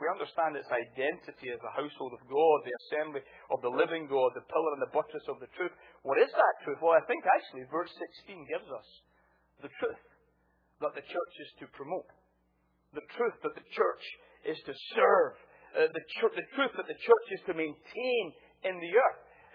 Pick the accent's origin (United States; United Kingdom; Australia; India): United Kingdom; Scotland; I'm Scottish, but my wife is Irish.